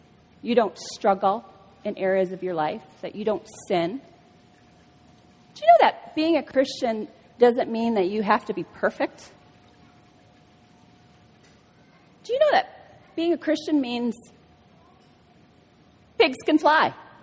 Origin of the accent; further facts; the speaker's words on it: Philippines; Do you know that I'm Filipino? My parents are from the Philippines.